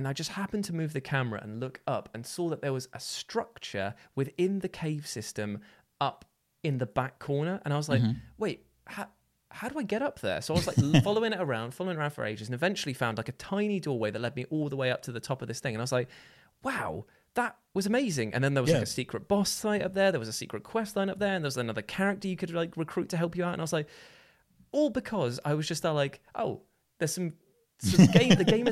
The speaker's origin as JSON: {"language": "English", "town": "Newton Abbot", "region": "South West England", "country": "United Kingdom", "tie": "born or raised there", "said": "I know that on day one, there were people who there used to be in my hometown of Newton Abbott."}